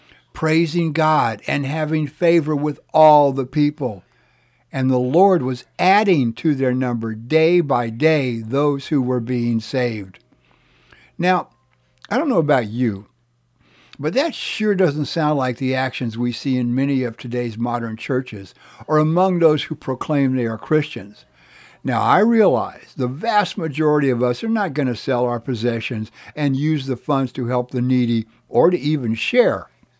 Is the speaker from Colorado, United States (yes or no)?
no; Texas, United States; Here in my home state of Texas, two of the most powerful men in the state both claim to be ministers.